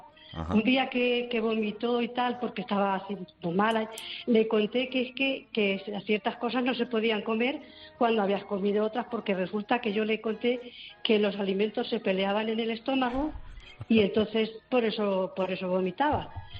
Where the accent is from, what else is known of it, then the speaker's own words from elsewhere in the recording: Albacete, Castilla-La Mancha, Spain; soy de Albacete